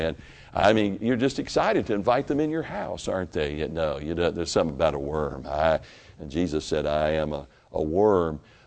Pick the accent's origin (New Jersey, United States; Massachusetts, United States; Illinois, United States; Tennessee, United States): Tennessee, United States; I'm from Tennessee and she never lets me forget a lot of that.